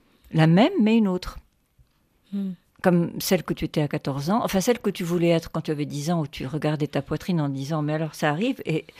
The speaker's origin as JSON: {"language": "French", "country": "Algeria", "moved": "yes", "lives_now": "France", "said": "D'Algérie, je suis partie, mais parfois je me dis aussi, tu sais, si on joue avec l'idiome français, je suis d'Algérie, je suis partie, je suis une partie d'Algérie."}